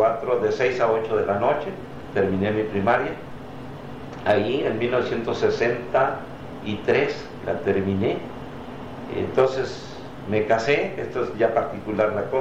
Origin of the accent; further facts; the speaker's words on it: Santo Tomás, Baja California, Mexico; Yo soy originario de Santo Tomás, de un rancho. No terminé mi primaria por condiciones de la... Mira, no había más de cuarto año.